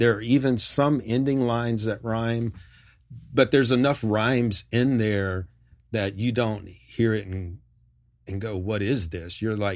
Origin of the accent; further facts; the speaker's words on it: New York City, New York, United States; now in Nashville, United States; So when I came from New York City, moved to Nashville, was lucky enough to get a publishing deal